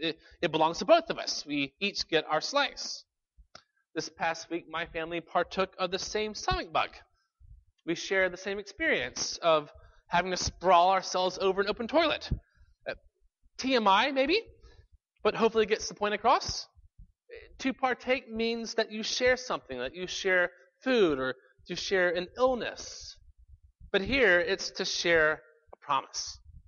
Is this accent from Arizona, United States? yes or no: no; Birmingham, Alabama, United States; the Birmingham Barons, the AA team in my hometown